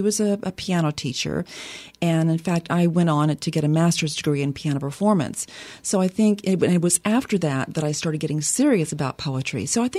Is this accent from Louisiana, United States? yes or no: yes; Lafayette, Louisiana, United States; Yes, I'm from Lafayette originally. My father's side of the family is Cajun.